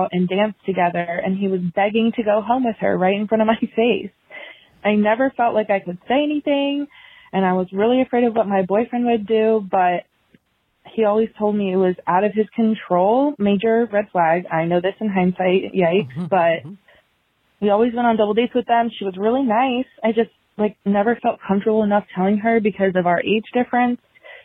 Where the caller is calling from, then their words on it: Virginia, United States; I'm 24 from Virginia, and I'm calling today to ask advice